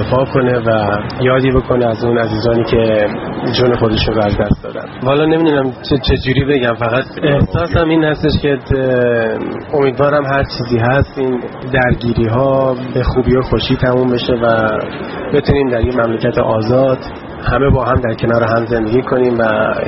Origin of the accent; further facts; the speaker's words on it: Iran; به عنوان یک ایرانی اومدم.